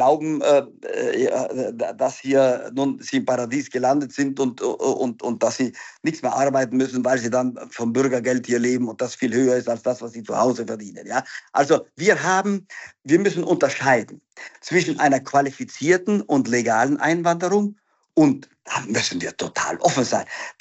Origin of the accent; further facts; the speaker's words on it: Trentino-Alto Adige, Italy; accent: South Tyrolean dialect; first language Italian and German; Ich komme aus Südtirol, da leben Italiener. Ich bin zweisprachig aufgewachsen, Italienisch und Deutsch. Ja? Und noch der Südtiroler Dialekt dazu.